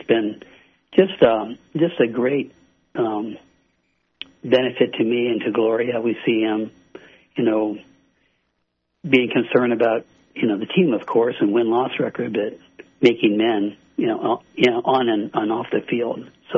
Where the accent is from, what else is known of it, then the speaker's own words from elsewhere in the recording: State College, Pennsylvania, United States; Yeah, well, I grew up in State College and went to State College Area High School. I played football and baseball and loved it there.